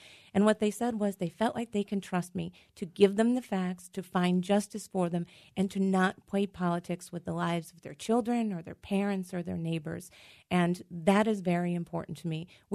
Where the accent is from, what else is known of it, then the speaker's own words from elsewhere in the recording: Scranton, Pennsylvania, United States; I moved back to my hometown of Scranton, and I took that job.